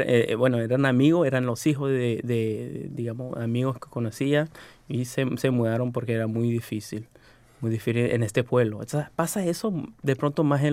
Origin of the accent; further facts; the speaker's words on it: Montreal, Quebec, Canada; estaba en Montreal. O sea, me crecí en Montreal, a donde había muchos inmigrantes.